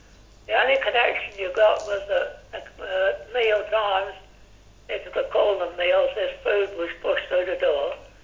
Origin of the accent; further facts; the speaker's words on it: United Kingdom; how am I going to prove that I'm a British airman without giving something away?